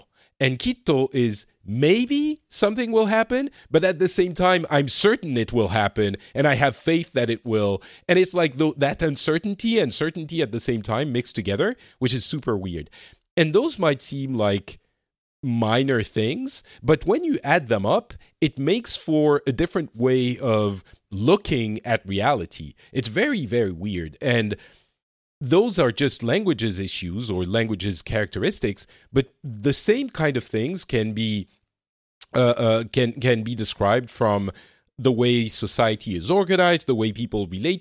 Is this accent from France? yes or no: yes; France; English is a second language; also born or lived in Japan; now in Finland